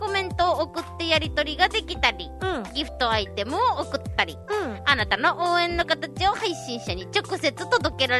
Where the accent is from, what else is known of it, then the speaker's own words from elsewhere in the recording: Fukuoka, Japan; now in Okinawa, Japan; 生まれも育ちも博多っ子、うちなんちの旦那様と結婚して沖縄に移住してきました、